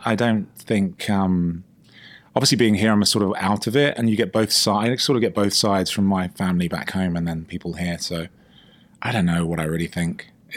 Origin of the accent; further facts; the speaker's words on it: United Kingdom; No, he's not. I'm British. He's not British.